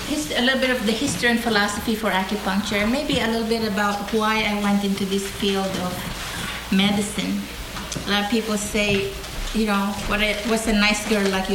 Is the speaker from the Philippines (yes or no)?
yes; Philippines; now in United States; So I went to my home country, the Philippines, and studied traditional Chinese medicine.